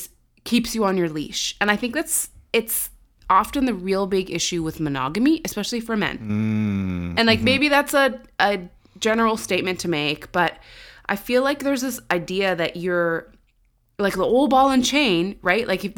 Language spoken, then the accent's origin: English; Canada; A, we are Canadian.